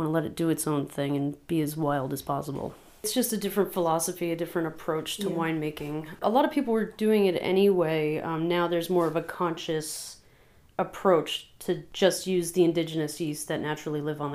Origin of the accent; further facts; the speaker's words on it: Fort White, Florida, United States; born there; I am not a Northfolk native because I was born actually down in Fort White, Florida.